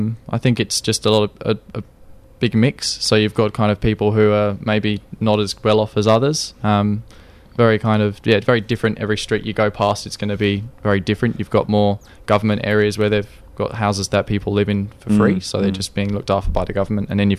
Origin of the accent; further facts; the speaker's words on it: East London, London, United Kingdom; I come from East London. It's quite a built-up area.